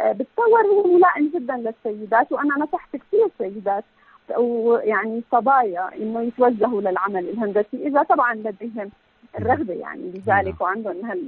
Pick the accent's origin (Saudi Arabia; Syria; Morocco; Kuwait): Syria; now in France; وبالتالي كان ممكن يكون ساهل أنت ببناء هالقطاع بسوريا